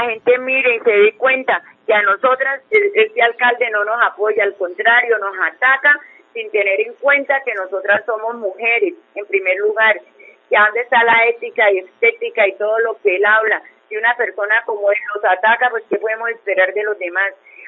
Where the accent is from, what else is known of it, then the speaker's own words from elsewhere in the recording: Colombia; somos ciudadanas colombianas